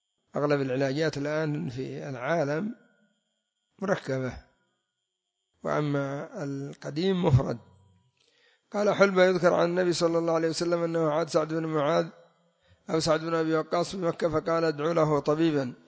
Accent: Yemen; أما عندنا في اليمن اتخذوها إدام

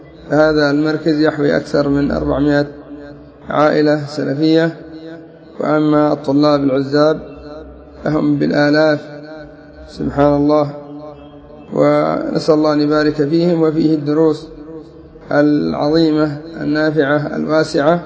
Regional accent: Lahij, Yemen; فهكذا يسر الله عز وجل في مدينتي في بلادي الصبيحة

